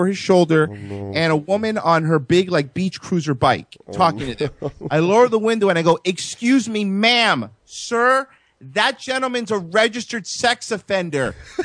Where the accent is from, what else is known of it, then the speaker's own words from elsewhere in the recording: Florida, United States; sir, I'm sorry, I'm from Florida. I'm not from around here.